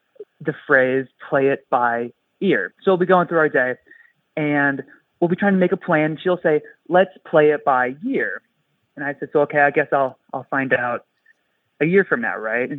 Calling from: Spokane, Washington, United States; I'm calling from Spokane.

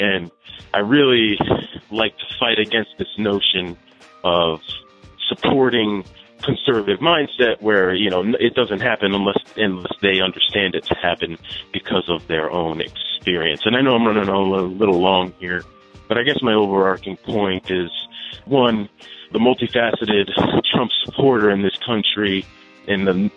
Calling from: Albany, New York, United States; I'm calling from Albany, New York.

